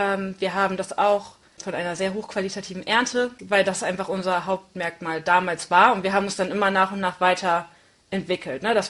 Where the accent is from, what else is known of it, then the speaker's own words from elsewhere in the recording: Oldenburg, Lower Saxony, Germany; dann für die Liebe nach Oldenburg wieder zurückgezogen in meine Heimatstadt, weil ich keine Lust mehr hatte auf eine Fernbeziehung.